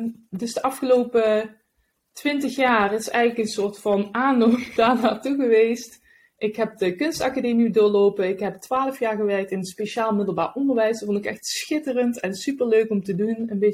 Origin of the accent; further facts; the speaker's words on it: Helmond, North Brabant, Netherlands; Ik ben geboren en getogen in Helmond in Nederland. Daar heb ik tot mijn 34ste gewoond.